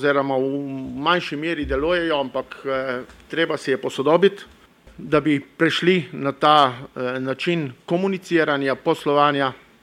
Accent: Gorizia, Slovenia; Jaz prihajam iz Tolminske, tam so še vedno žive visokohorske mlečne planine.

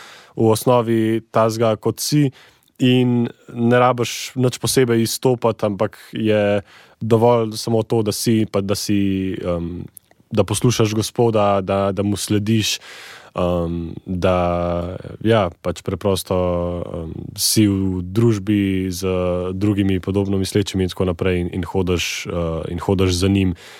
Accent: Grosuplje, Lower Carniola, Slovenia

